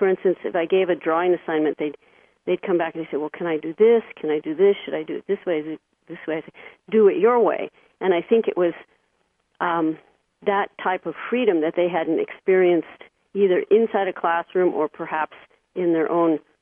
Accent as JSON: {"language": "English", "country": "United States", "said": "as an American, I didn't have wasta."}